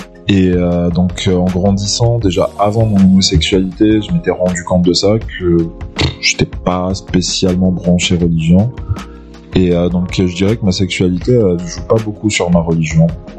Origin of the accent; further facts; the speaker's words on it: Algeria; Comme je dis, moi je suis algérien